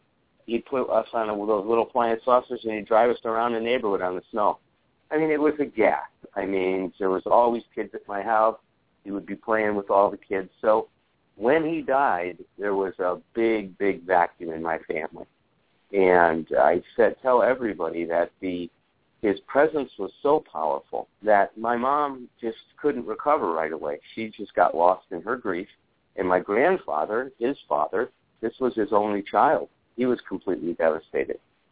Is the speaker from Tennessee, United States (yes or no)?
no; Chicago, Illinois, United States; I grew up in Chicago. We go to the museums, the Lincoln Park Zoo, Foster Avenue Beach. It was an amazing life with him.